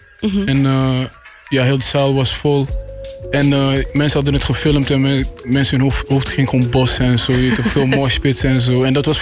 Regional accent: Suriname; Ja, oké, ik ben Surinamer, weet je toch?

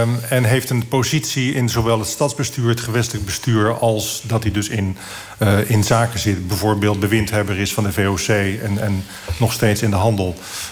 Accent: Wassenaar, South Holland, Netherlands; Ja, dat klopt. Ik kom uit Wassenaar. Vroeger zei ik altijd, ik kom uit Wassenaar dorp.

